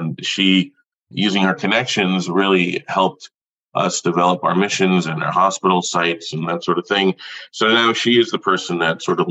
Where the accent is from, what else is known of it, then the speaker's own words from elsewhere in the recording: New Jersey, United States; Sure. Well, I grew up in New Jersey and went to Harvard for dental school and Columbia for medical school.